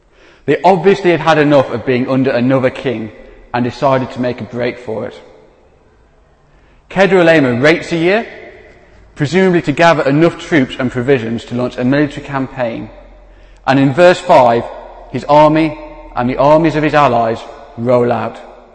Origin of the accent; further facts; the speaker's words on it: Derby, East Midlands, United Kingdom; I come from Derby, half a vowel sounds we don't have.